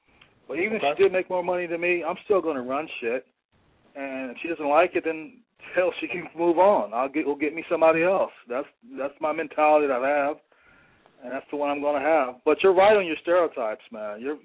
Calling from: Silver Spring, Maryland, United States; I'm coming from Maryland. Outside of Baltimore, or D.C., Silver Springs.

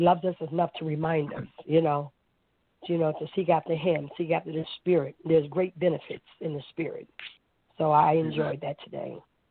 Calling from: Arizona, United States; I'm calling from Arizona.

